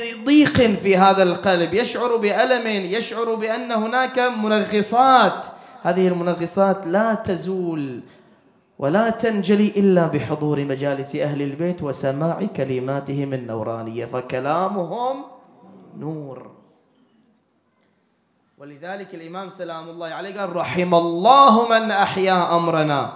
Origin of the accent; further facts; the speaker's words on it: Bahrain; يبيعون المكاتب عندنا في البحرين